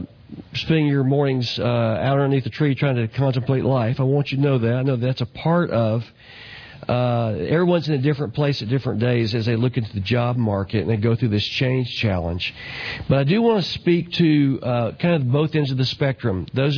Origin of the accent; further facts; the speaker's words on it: Dallas, Texas, United States; also born or lived in South Florida; I grew up here in Dallas, but I lived in South Florida for 12 years.